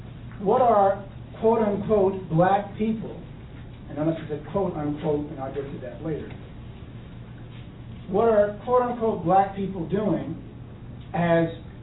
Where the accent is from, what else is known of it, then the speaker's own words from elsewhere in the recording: New York, United States; I grew up in New York State. It was not Mississippi, of course